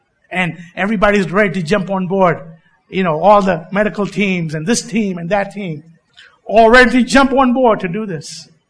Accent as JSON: {"language": "English", "country": "India", "said": "just so happens that I'm from India."}